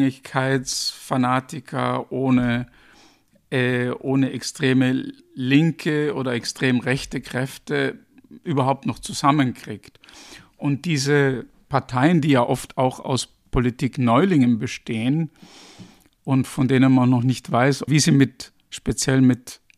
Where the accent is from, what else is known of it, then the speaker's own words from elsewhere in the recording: Austria; zumindest nach dem, was ich so mitkriege als Ösi